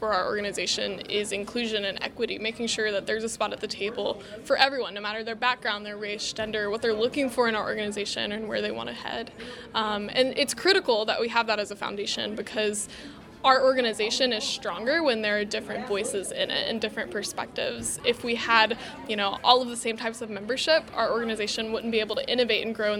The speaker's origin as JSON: {"language": "English", "town": "Walker", "region": "Louisiana", "country": "United States", "said": "I'm originally from Walker, Louisiana, which is right outside of Baton Rouge."}